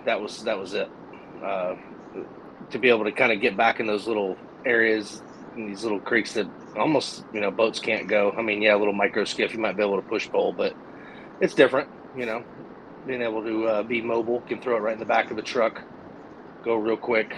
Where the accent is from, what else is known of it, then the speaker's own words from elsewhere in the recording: Florida, United States; growing up in South Florida and, you know, fishing with my old man